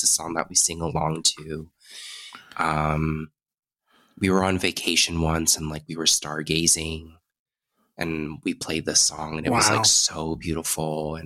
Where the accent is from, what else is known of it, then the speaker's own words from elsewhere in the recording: United States; Cause I grew up in the States, and why would I be interested in music from Korea is kind of what they thought.